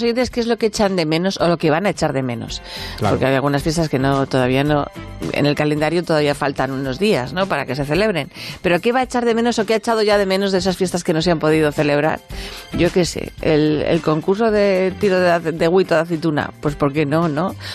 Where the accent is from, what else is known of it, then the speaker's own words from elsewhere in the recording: Morón de Almazán, Castile and León, Spain; Fíjate, mi pueblo, por ejemplo, en Morón del Mazán